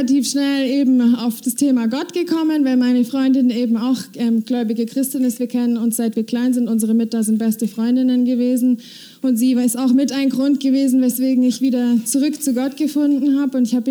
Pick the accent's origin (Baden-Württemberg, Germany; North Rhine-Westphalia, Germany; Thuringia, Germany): Baden-Württemberg, Germany; Konstanz; Ich bin, wie ihr hört, Deutsche. Ich komme aus Konstanz ursprünglich. Ich bin am 14. Mai 28 Jahre alt geworden.